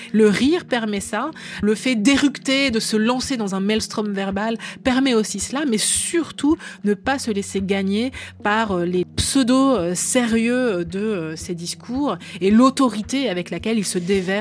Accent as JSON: {"language": "French", "country": "France", "said": "je vis en France, je suis française, etc. Donc, c'est un pays avec lequel j'ai une énorme familiarité."}